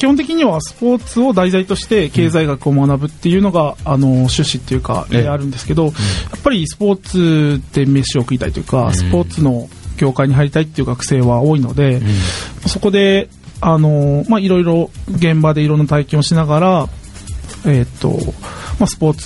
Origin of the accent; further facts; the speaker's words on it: Tokyo, Japan; moved away as an adult; now in Fukuoka, Japan; はい、もう一番生まれてから東京に18年いて、でその次に長いのが福岡に。